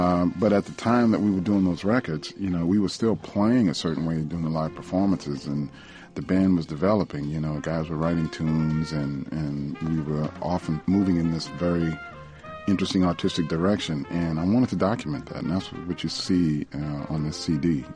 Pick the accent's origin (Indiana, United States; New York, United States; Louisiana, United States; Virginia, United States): Louisiana, United States; New Orleans; the thing that was interesting about growing up in New Orleans and being back there is that there were a number of musicians that I'd witnessed growing up who never made any money